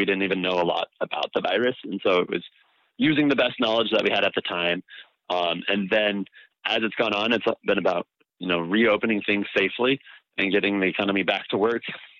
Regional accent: Spokane, Washington, United States; I was born and raised here in Spokane, graduated from North Central High School

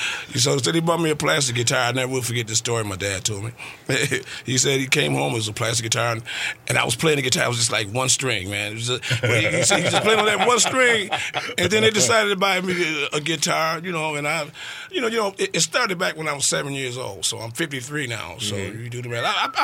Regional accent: Aurora, Illinois, United States; I'm actually from Aurora, Illinois.

